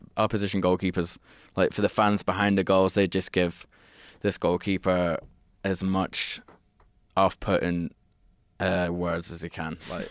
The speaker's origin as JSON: {"language": "English", "region": "England", "country": "United Kingdom", "accent": "northern English", "said": "But I wouldn't consider myself as proper English. Like I'm very northern."}